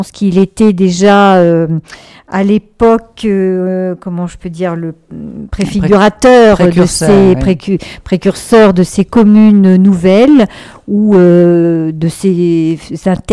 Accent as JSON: {"language": "French", "region": "Centre-Val de Loire", "country": "France", "said": "grand canton de Saint-Lubin des Joncherets avec 47 communes dont je suis originaire, enfin du Thymerais, Thymerais, Drouais, Châteauneuf en Thymerais."}